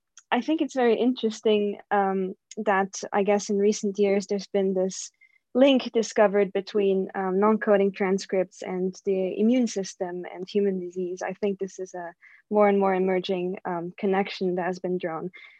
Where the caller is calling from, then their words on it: Switzerland; English is a second language; I'm actually tuning in from overseas. I'm actually from Switzerland.